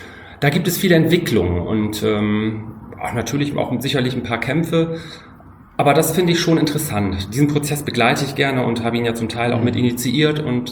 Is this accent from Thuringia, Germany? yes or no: no; Varel, Lower Saxony, Germany; ich bin ja aus Vorel, aus Friesland und als Friese habe ich ja kein Friesisch mehr gelernt, sondern das Plattdeutsche, im Grunde eine friesische Fremdsprache.